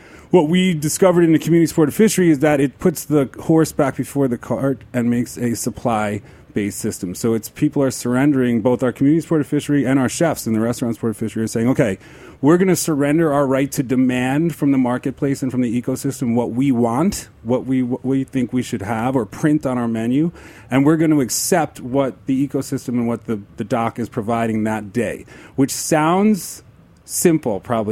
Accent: Hampton Bays, New York, United States; I grew up in Shinnecock, like Hampton Bays area.

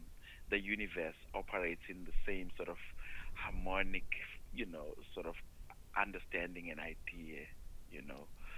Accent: South Africa; first language Zulu; English is a second language; in Isizulu, which is my native tongue

